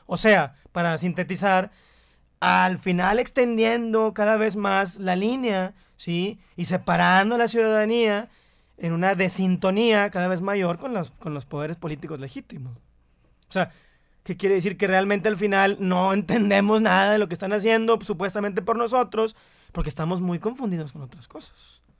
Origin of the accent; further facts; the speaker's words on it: Mexico; en nuestras casas también somos mexicanos.